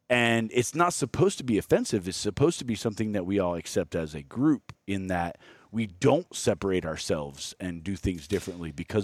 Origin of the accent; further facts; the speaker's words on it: Afghanistan; now in United States; there's a white guy in the back of my car, and I'm about to tell him I'm from Afghanistan.